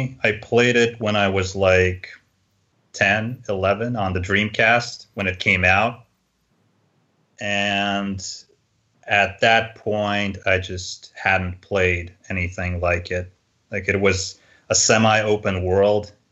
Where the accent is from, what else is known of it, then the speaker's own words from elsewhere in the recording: Riga, Latvia; I was born in Latvia, Riga.